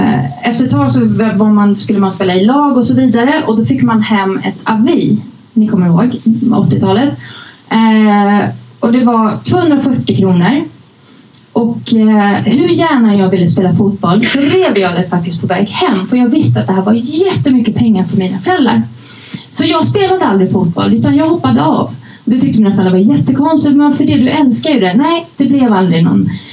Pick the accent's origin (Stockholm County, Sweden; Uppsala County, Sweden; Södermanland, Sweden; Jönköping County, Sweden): Uppsala County, Sweden; Uppsala; när jag var liten och bodde i Gottsunda, visade sig att vi har växt upp i samma förort. Det, ni som inte känner till det, det är liksom det värsta utsatta utanför Uppsala.